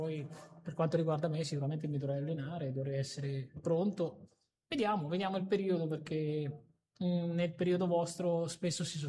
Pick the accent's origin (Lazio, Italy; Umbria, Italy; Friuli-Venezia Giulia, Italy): Umbria, Italy; Foligno; io sono cresciuto a Foligno